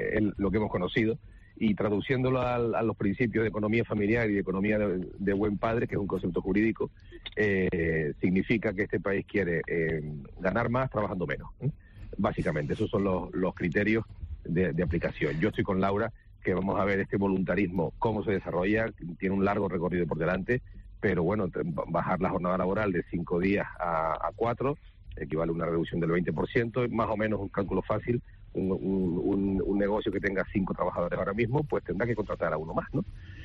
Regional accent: Canary Islands, Spain; que nosotros somos frontera sur de Europa y no es un problema nuestro, canario, ¿no?

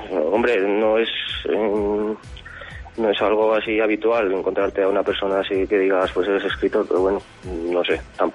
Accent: Castile and León, Spain; now in Teruel, Spain; Yo soy de Zamora, pueblo de Zamora.

